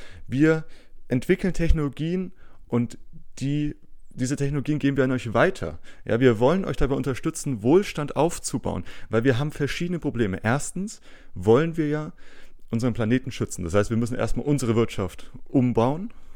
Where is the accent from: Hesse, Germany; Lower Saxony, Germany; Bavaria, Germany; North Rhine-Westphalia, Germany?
Bavaria, Germany; Nuremberg; wir als Nürnberger, sag ich jetzt mal, im Großraum, wir sind ja auch ein bisschen Ausländer hier unten, ne?